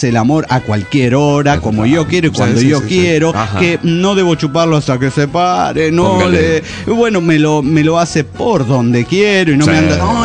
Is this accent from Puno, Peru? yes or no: yes; Juliaca, Puno, Peru; de Juliaca, Perú.